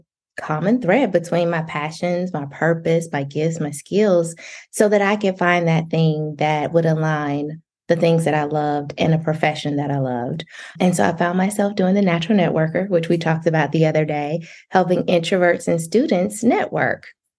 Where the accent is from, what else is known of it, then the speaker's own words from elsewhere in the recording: Athens, Georgia, United States; So I am from what's considered a small town in Georgia. I'm from Athens, Georgia. Most people only know us because we're the home of the Georgia Bulldogs.